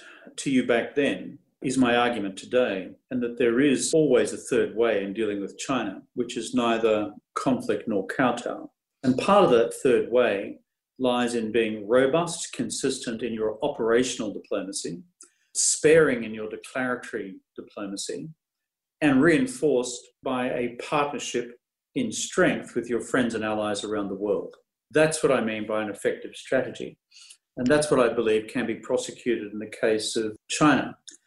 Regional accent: Queensland, Australia; my home state of Queensland

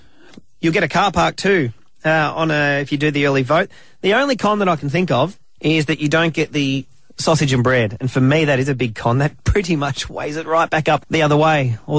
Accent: Australia; I don't mind an Aussie Battler. I see myself as an Aussie Battler.

